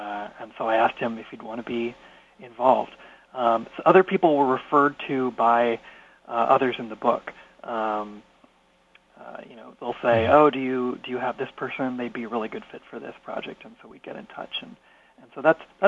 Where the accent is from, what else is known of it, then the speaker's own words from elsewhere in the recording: New York, United States; So I actually met him in my hometown in New York when he was visiting.